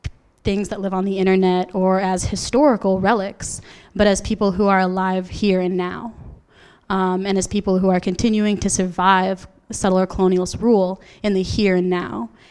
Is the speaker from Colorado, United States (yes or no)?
no; Washington, United States; I'm from the Yakima Nation in so-called Washington State.